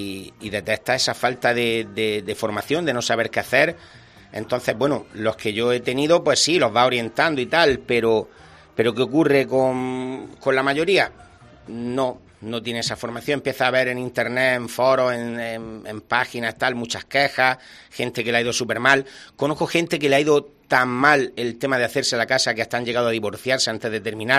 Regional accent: Vélez de Benaudalla, Andalusia, Spain; Yo me he criado en un pueblo, soy de Vélez de Benaudalla

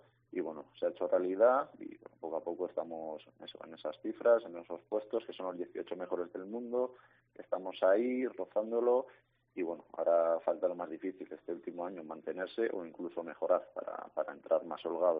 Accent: Sangüesa, Navarre, Spain; empecé en mi pueblo, en Sangüesa. Y ya luego más tarde, cuando ya me lo quise tomar más en serio, subí hacia Pamplona

